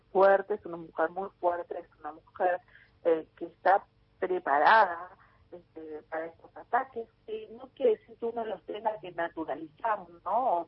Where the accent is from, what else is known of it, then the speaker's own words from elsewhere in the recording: Patagonia, Argentina; yo lo conozco desde siempre porque somos patagónicos